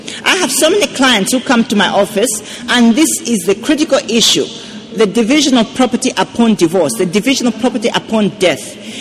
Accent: Malawi; I'm from Malawi.

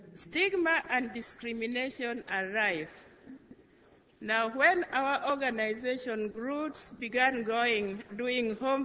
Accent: Western, Kenya; English is a second language; I come from Western Kenya, Siaya District.

